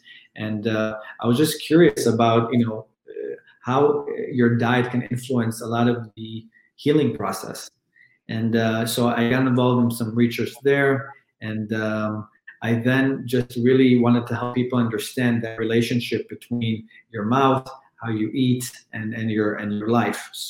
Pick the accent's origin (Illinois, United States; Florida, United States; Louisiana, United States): Illinois, United States; Chicago; also born or lived in Israel; now in Los Angeles, United States; I live in LA now. I was born and raised in Israel. I grew up in Chicago.